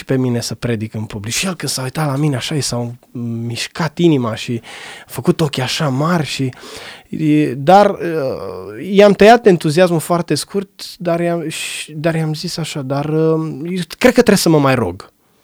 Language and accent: Romanian; Brașov, Brașov County, Romania; În Brașov, bineînțeles, că eu sunt brașovean, 100%.